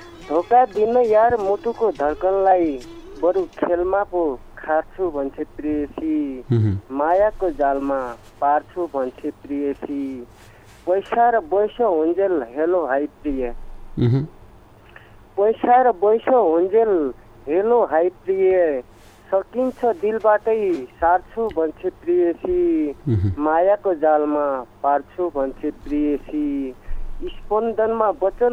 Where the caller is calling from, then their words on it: Bajhang, Sudurpashchim Province, Nepal; हजुर म बझाङदेखि सर।